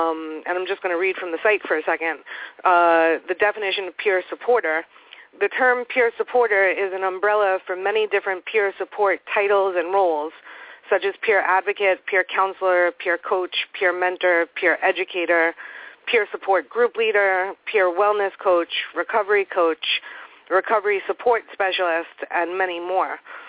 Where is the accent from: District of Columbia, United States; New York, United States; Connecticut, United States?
New York, United States; New York, I'm from New York, where the process of peer specialists becoming Medicaid billable is just underway.